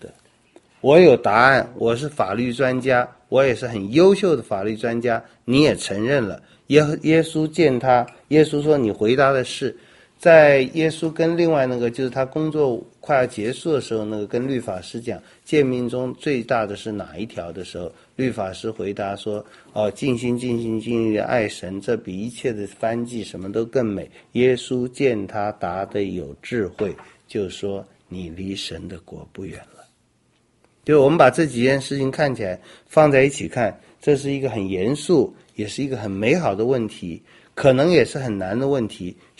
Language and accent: Chinese; Taiwan; 包括我们台湾人